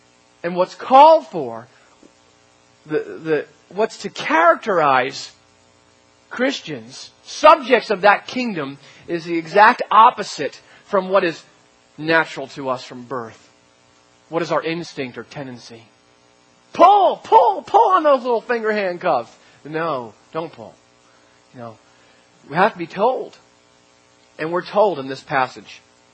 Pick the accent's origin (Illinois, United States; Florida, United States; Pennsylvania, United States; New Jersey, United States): New Jersey, United States; And I was from New Jersey. We speak fast.